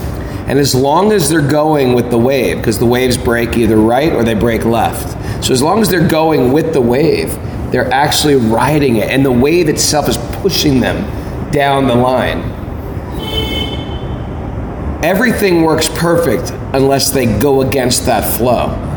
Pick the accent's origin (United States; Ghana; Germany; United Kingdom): Germany; I mean, we're from Germany and, you know, all over Europe and America.